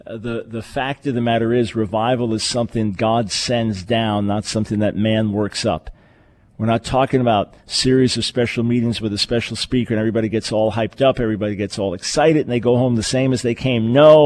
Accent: New York, United States; also born or lived in South; Growing up in New York, in the churches in New York, we didn't have that concept of holding a revival.

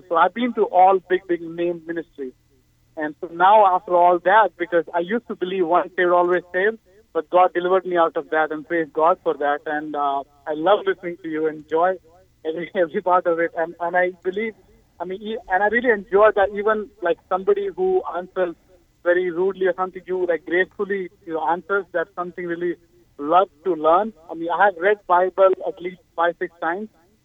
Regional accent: India; I mean, I'm from India. My background is kind of thing that we believe, you know, like that we have a Jewish ancestor

